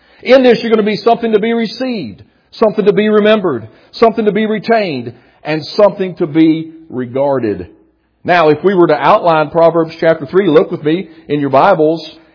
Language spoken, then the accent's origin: English; Asbury, West Virginia, United States; As I told you, I grew up in West Virginia in a little town called Asbury. It's off of Interstate 64 on a road called Route 12. We were 12 miles north of a town called Alderson, West Virginia.